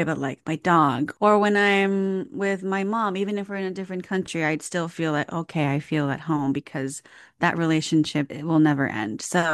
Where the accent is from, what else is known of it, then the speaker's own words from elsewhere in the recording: Japan; also born or lived in Washington, D.C., United States / Brussels, Belgium; And I was born in Japan, but from 2 to 5, I lived in Washington, D.C. And then I went back to Japan and lived in this slightly more rural area. And then from 8 to 11, I lived in Belgium and went to British school in Brussels.